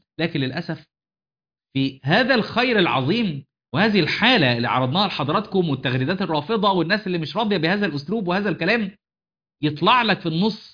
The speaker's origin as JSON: {"language": "Arabic", "country": "Egypt"}